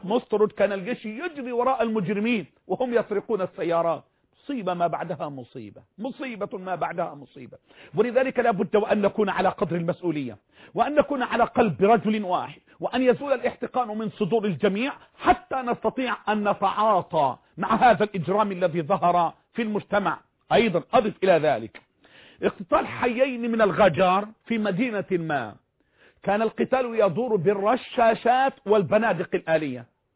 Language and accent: Arabic; Mansoura, Dakahlia, Egypt; عندنا في المنصورة